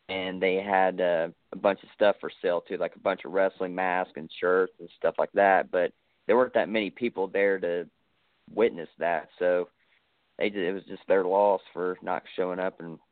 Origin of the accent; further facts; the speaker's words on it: Ohio, United States; But I'm from Ohio, so there's sometimes I actually watch some of it.